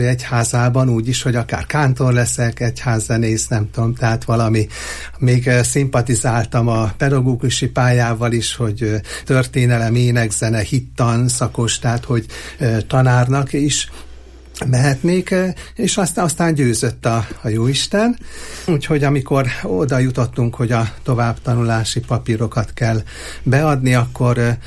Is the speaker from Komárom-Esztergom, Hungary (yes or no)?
no; Eger, Heves, Hungary; hogyha már egri származású vagyok